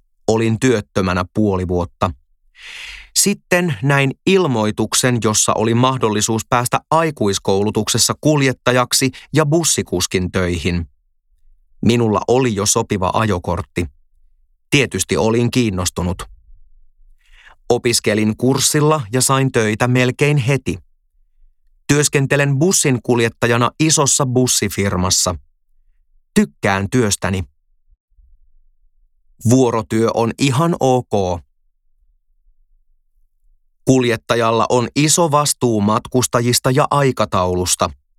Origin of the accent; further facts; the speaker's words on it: Järvenpää, Uusimaa, Finland; also born or lived in Joensuu; Olen syntynyt Joensuussa. Perheeni muutti Järvenpäähän, kun olin ihan pieni.